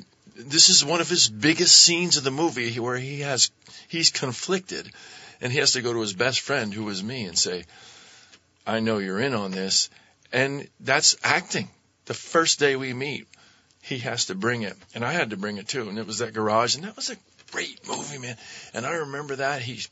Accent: Stowe, Vermont, United States; So I was this kid from Stowe, growing up in Stowe, and all of a sudden I'm in the art world in New York City literally overnight.

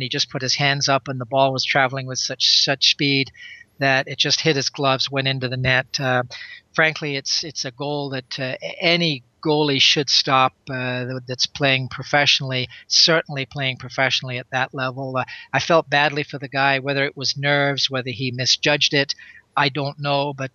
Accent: England, United Kingdom; I've never seen it in England, and I grew up in England

